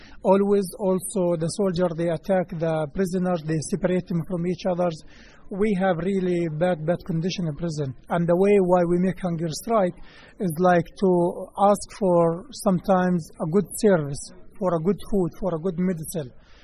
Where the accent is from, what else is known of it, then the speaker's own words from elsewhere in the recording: Beit Umar, West Bank, Palestine; I'm from Beit Umar, part of West Bank, Palestine.